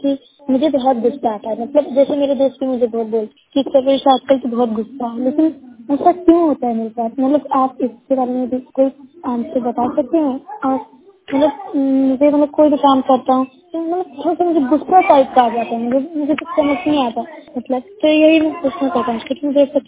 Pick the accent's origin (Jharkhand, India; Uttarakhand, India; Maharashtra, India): Uttarakhand, India; Dehradun; मैं देहरादून से हूँ और